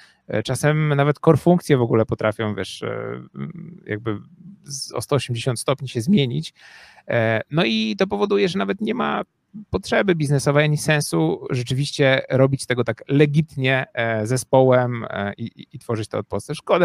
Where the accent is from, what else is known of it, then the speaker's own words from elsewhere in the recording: Łódź, Łódź Voivodeship, Poland; now in Warsaw, Poland; No i jak przyjechałem do Warszawy, bo jestem z Łodzi